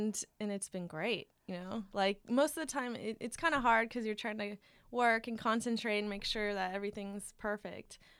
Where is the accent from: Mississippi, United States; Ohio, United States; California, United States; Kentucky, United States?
California, United States; Pasadena; I'm from Pasadena area, so I've grown up in California my whole life.